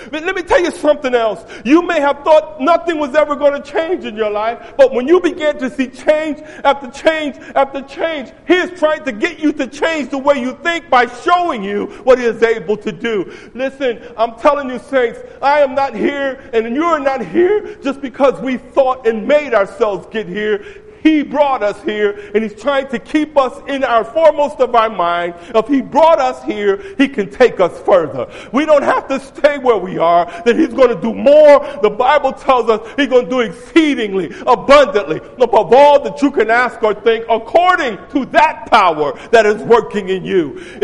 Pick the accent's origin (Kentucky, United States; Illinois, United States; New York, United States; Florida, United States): New York, United States; New York City; I grew up in New York City. I grew up with a mindset, and this is how God works.